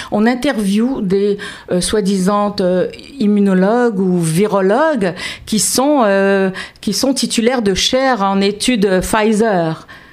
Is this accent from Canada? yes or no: yes; Quebec, Canada; Nous sommes Québécois, voilà. Nous vivons ici. Oui. Notre première identité, elle est québécoise.